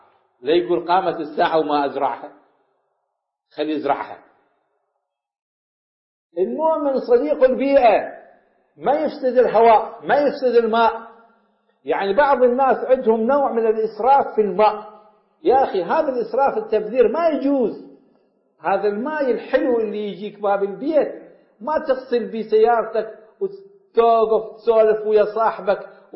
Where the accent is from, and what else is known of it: Iraq